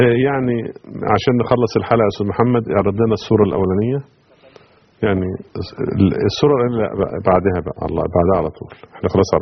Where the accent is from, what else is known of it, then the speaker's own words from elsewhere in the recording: Egypt; كلنا عارفين منطقه اللسان في راس البر، يعني ده اشهر منطقه عندنا في مصر